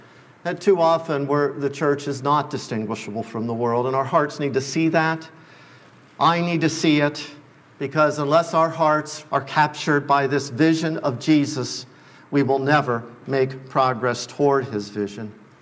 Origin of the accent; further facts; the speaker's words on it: Loveland, Ohio, United States; I grew up in Loveland, Ohio, this tiny little town in the middle of nowhere, but man, we were superior to those from Branch Hill.